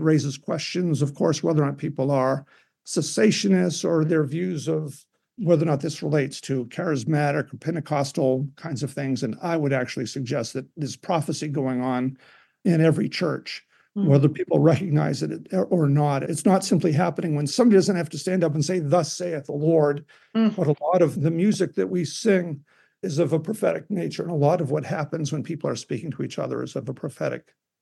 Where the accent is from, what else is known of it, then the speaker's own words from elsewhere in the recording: United States; Although I'm an American and have spent a lot of time thinking and talking about English translations